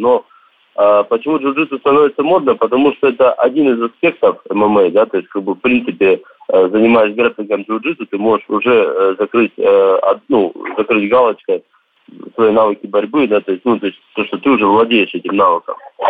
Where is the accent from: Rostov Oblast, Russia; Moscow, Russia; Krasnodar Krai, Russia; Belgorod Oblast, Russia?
Rostov Oblast, Russia; Rostov-on-Don; Родился в Ростове, как бы все детство, ну, все провел здесь. Вот в Абхазии, так мне летом только я ездил, специально к родственникам, в гости.